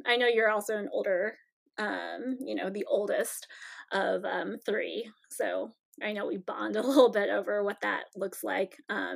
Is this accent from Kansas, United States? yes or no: yes; Kansas, United States; So I grew up in Kansas in a really small town. And I think it's important to know that my parents were immigrants and I'm first generation American.